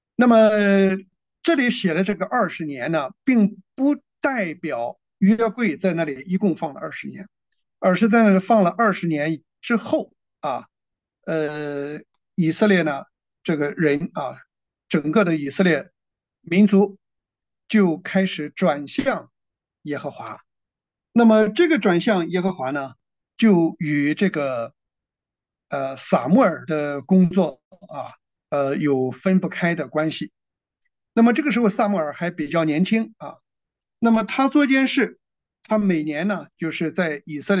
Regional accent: China; now in Australia

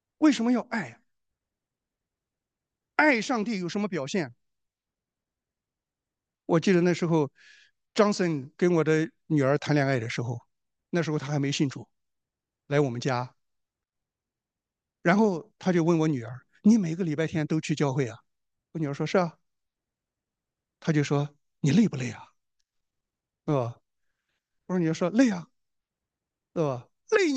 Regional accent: China; 我们中国人是我，因为我小的时候啊，我们整天说我们中华5000年什么怎么勤劳勇敢，怎么搞了一个一穷二白？

